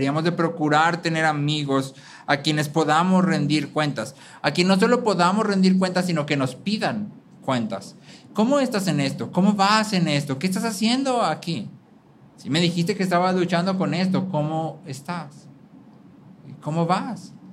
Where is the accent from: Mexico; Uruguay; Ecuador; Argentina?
Mexico; por lo menos a nosotros como mexicanos nos gusta mucho la idea